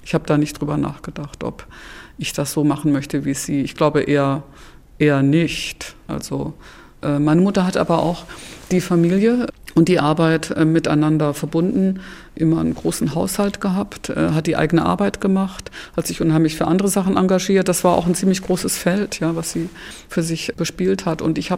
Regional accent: North Rhine-Westphalia, Germany; Also ich komme nicht aus dem Spray, aber ich komme so durchaus aus dem Straßenleben. Also auch als Kind schon. Wir wurden ja nicht zu Hause gehalten durch so Geräte oder Fernsehen oder sowas, sondern wir waren immer so ein Pulk von 30, 40 Kindern und sind dann da so im Ruhrgebiet

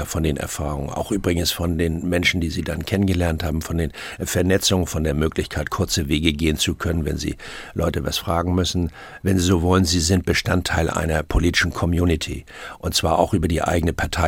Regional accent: Hamburg, Germany; born there; ich bin geborener Hamburger, deshalb ist mir dieses Schleswig-Holstein immer sehr vertraut gewesen

